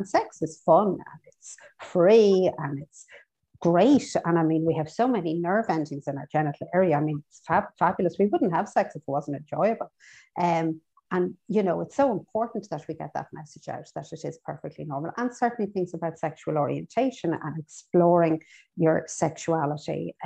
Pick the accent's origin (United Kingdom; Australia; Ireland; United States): Ireland; We're not great as Irish people talking about sex.